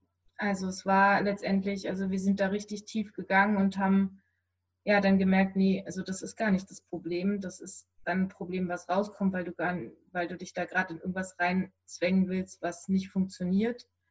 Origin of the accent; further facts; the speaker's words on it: Berlin, Germany; also wir haben ein ganz tolles Gartenhaus am Rande von Berlin, beziehungsweise ist noch Berlin